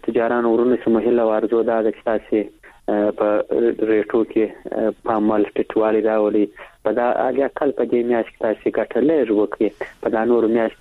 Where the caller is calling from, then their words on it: Kandahar, Afghanistan; له کندهار درسره ټلیفون لیکته وصل سوي.